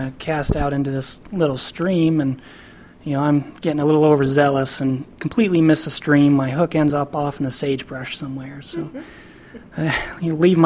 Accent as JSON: {"language": "English", "region": "Idaho", "country": "United States", "said": "I'm from Idaho originally"}